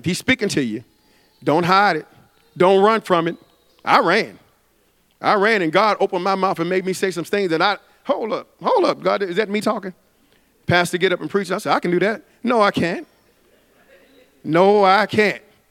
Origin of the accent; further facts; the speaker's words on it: Memphis, Tennessee, United States; I'm from Memphis, too.